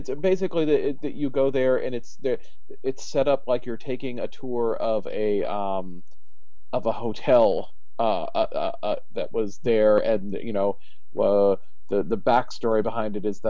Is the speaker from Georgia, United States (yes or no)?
yes; Georgia, United States; born there